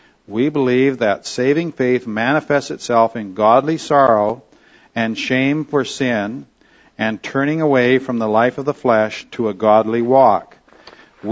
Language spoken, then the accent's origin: English; Camrose, Alberta, Canada; the church that we grew up in Camrose, Alberta.